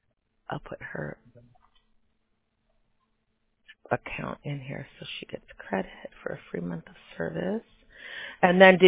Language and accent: English; Buffalo Grove, Illinois, United States; moved away; Where I'm in Southern California now, but yeah, I'm originally from Buffalo Grove, and it's actually expanded quite a bit out there.